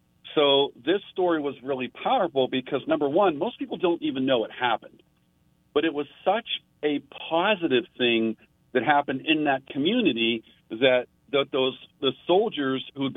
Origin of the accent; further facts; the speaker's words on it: Pittsburgh, Pennsylvania, United States; You know, I grew up in Pittsburgh, and, you know, local, you know, come back to Pittsburgh after my military career.